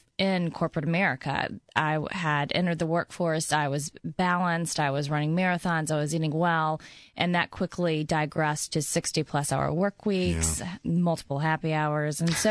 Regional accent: Gulf Coast, United States; Actually, no. I grew up in the Gulf Coast area.

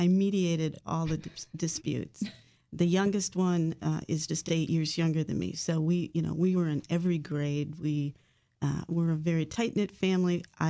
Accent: Minnesota, United States; I ended up growing up in Minnesota. I didn't pursue law enforcement there.

